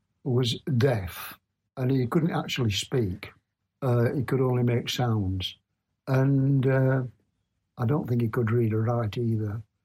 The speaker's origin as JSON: {"language": "English", "town": "Brighouse", "region": "Yorkshire and the Humber", "country": "United Kingdom", "tie": "born there", "said": "I wasn't born there. I was born in Brighouse."}